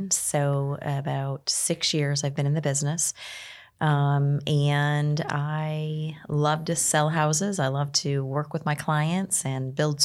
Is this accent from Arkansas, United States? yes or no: no; Rochester, New York, United States; Born and raised in Western New York, which is actually not far from where you're from, right, Kim?